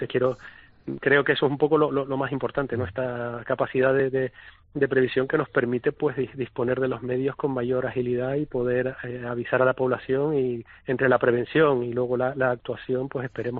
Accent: Spain; como los españoles son muy muy socarrones, nos reímos, mira lo que se prevía y lo que hay.

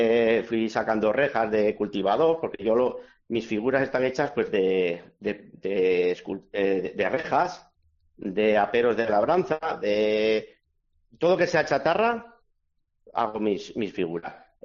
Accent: Milagro, Navarre, Spain; Yo soy de Milagro. Uh-huh. Bueno, de Milagro soy.

